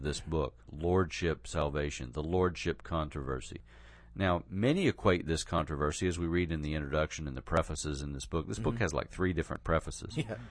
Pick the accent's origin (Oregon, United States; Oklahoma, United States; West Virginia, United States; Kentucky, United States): West Virginia, United States; Gary; I'm the one from West Virginia.